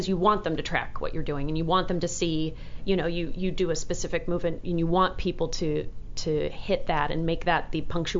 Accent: Florida, United States; My story is sad to tell. it is, let's see, I grew up in South Florida

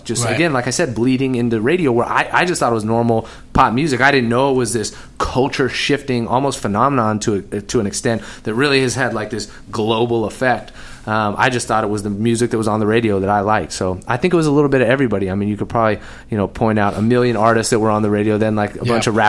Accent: California, United States; growing up in the Bay Area, LA bled into the radio there

